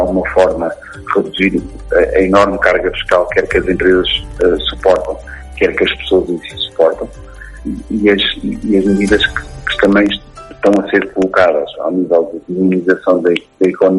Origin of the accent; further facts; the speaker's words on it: Portugal; eu naturalmente aplaudo enquanto gestor e enquanto português.